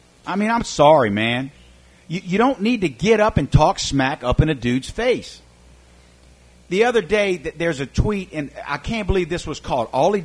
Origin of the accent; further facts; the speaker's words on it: the South, United States; I root for Southern football. I'm a Southerner. I root for Southern football.